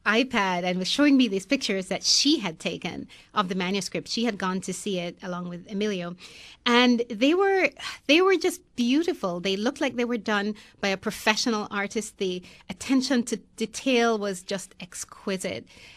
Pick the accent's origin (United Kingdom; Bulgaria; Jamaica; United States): Jamaica; I am from Jamaica, and so I was so thrilled that this was something that came from my part of the world, in the Greater Antilles.